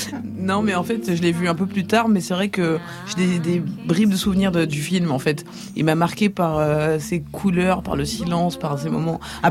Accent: Clichy, Île-de-France, France; also born or lived in Sarthe / Picardy; Je suis né à Clichy. Je suis né à Clichy dans le 92. Pas très loin de Paris, du coup. Et j'ai fait pratiquement toute ma vie en France, que ce soit en région parisienne ou beaucoup à la campagne aussi, dans la Sarthe, en Picardie.

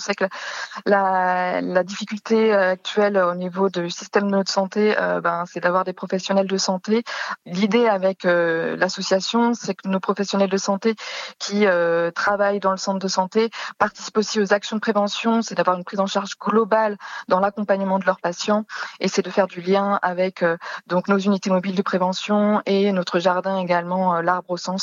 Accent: Saint-Nazaire, Pays de la Loire, France; Je suis originaire de Saint-Nazaire

